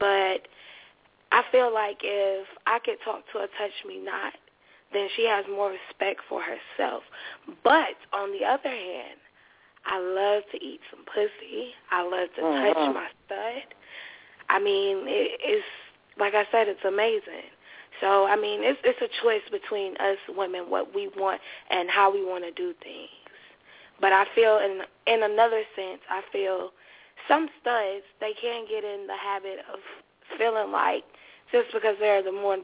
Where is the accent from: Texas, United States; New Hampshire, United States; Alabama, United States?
Alabama, United States; Tuscaloosa; I'm from Tuscaloosa, Alabama.